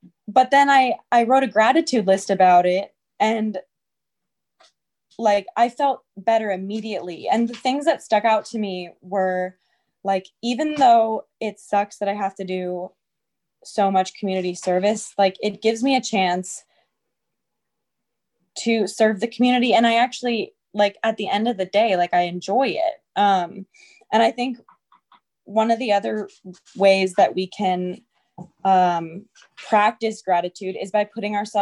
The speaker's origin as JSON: {"language": "English", "town": "Los Angeles", "region": "California", "country": "United States", "said": "I'm from Los Angeles, and I was in California, the first meeting I ever went"}